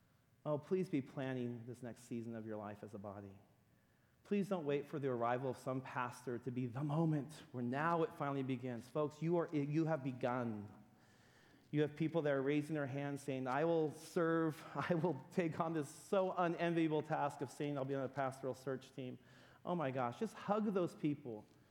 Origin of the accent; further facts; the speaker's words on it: San Jose, California, United States; also born or lived in Modesto; I grew up, my dad was a pastor. I grew up in First Baptist Church San Jose when it was downtown.